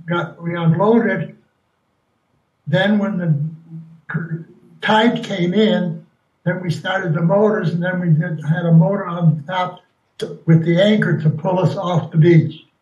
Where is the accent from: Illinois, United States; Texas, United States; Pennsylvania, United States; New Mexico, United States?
Illinois, United States; Chicago; I was born in Chicago, Illinois, 1925. I went to Nash School. When I graduated from Nash School, I went to high school, Austin High School.